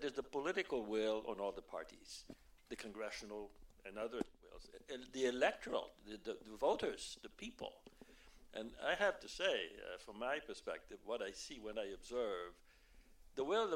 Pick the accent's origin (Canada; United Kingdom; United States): Canada; I'm from Canada.